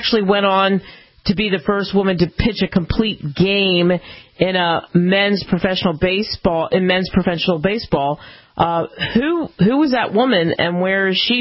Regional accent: Pennsylvania, United States; I grew up in outside of Philly, and I grew up watching the Philadelphia Phillies. I grew up in that baseball culture

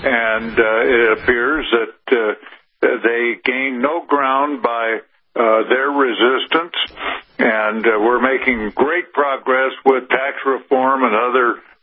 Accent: California, United States; And, you know, I'm I'm a native Californian, and we're speaking from California.

